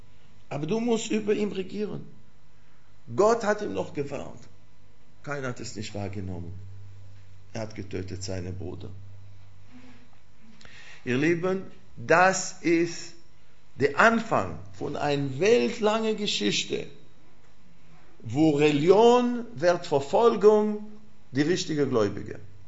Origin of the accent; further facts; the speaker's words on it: Israel; German is a second language; Aber ich komme aus Israel